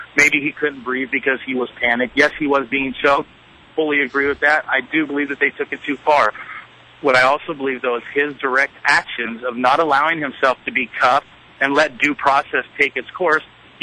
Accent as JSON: {"language": "English", "region": "California", "country": "United States", "said": "Absolutely, and I'm from the Bay Area, San Francisco Bay Area, so we believe in the same things."}